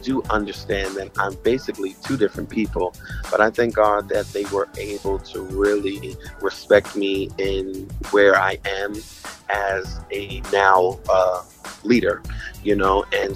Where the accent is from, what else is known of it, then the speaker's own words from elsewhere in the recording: Brooklyn, New York, United States; Brooklyn, New York. That's where we're all from.